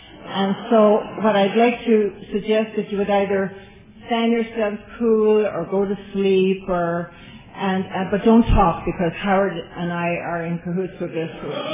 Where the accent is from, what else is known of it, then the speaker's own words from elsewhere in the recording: Ireland; Being an Irish Catholic alcoholic, it's my great pleasure to introduce tonight's speaker